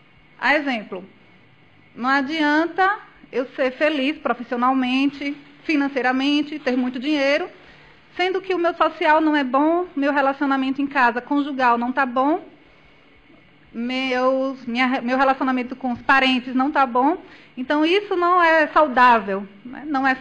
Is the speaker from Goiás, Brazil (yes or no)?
no; Campo Formoso, Bahia, Brazil; now in Senhor do Bonfim, Brazil; sou natural de Campo Formoso, nasci e fui criada aqui, atualmente estou em Bonfim, tem aproximadamente 2 anos.